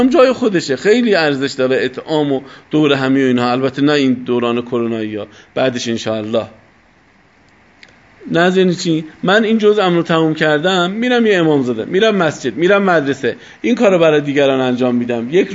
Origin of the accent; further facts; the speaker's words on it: Iran; به هر حال ما ایرانی هستیم، تو این بلبشو داریم زندگی میکنیم